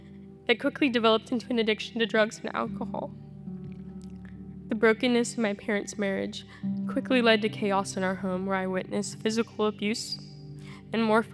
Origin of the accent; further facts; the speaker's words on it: Houston, Texas, United States; born there; So I was born in Houston